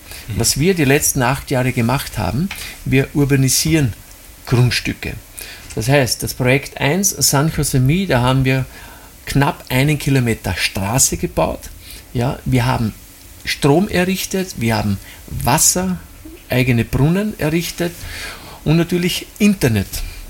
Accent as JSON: {"language": "German", "country": "Austria", "said": "als Österreicher"}